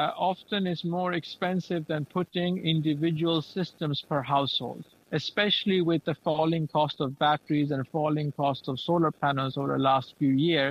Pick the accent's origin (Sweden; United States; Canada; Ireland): Sweden; also born or lived in Pakistan; coming from Pakistan, I grew up in Sweden.